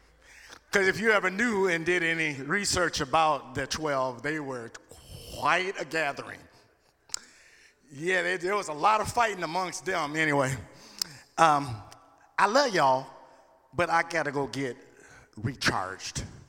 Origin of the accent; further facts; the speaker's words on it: Louisiana, United States; I'm from Louisiana, so I got a little country in me.